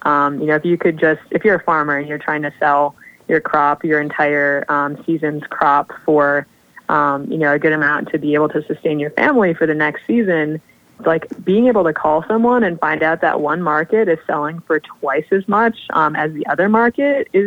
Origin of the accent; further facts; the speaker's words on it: Rochester, Minnesota, United States; I grew up in Rochester, Minnesota. So that's the hometown of the Mayo Clinic, which means that like 35% of my hometown is like, you know, a doctor or a nurse or otherwise employed at the Mayo Clinic.